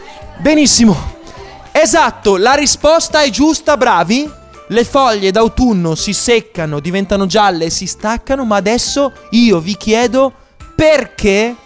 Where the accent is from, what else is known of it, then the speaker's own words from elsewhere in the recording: Lombardy, Italy; io vengo dalla Brianza